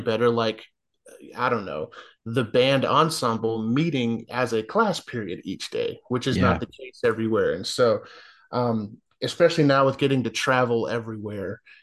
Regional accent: Carrollton, Texas, United States; I'm from Carrollton, Texas. I started playing the tuba in the sixth grade, and I haven't looked back.

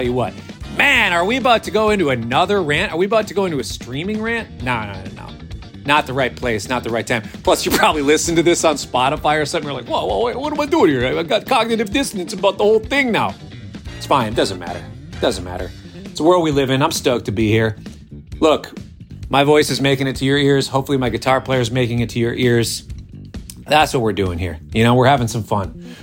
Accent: Minnesota, United States; I'm a hockey guy, okay? Yeah, I'm from Minnesota. I'm a hockey guy.

